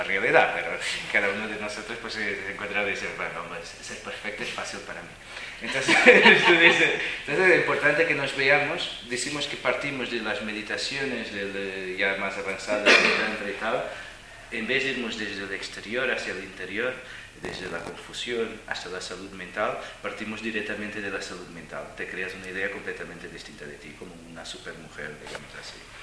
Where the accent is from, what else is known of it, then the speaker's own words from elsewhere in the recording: Italy; accent: Italian; Spanish is a second language; now in Portugal; Cuando vine de Italia. Martina, cuando vine de Italia tenía tanta sed y tanta que cuando llegaba a Portugal tenía muchos más alumnos que los otros. Yo creo que no por la calidad de las clases, pero simplemente por el acento italiano.